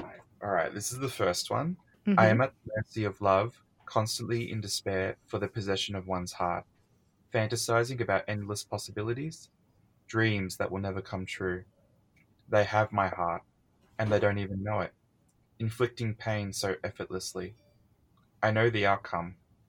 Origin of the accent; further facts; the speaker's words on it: Australia; this is why I half resent growing up in Australia